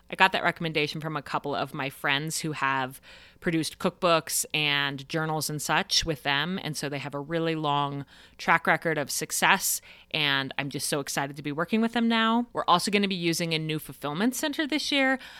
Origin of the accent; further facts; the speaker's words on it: Denver, Colorado, United States; It's going to be hosted at my family home where I grew up in Denver, Colorado.